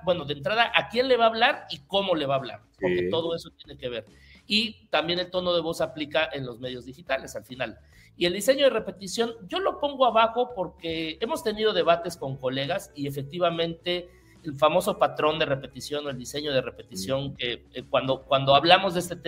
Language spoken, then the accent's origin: Spanish; Mexico; es un deporte que tal vez en México, en mi país, no es tan famoso